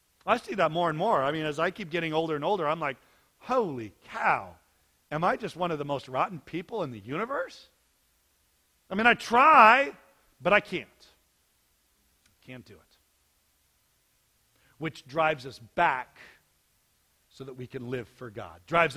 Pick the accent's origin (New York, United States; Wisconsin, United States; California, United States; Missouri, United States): California, United States; I'm from California. I see that stuff all the time.